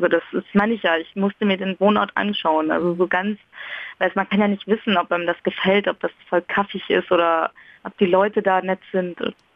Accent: Rhineland, Germany; Und ja, ich komme aus dem Rheinland und das ist halt schon ein bisschen weg.

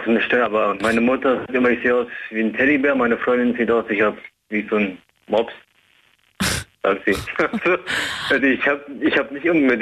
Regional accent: Peru; dass ich ein Peruaner bin, beziehungsweise man sieht halt, dass ich ein Ausländer bin

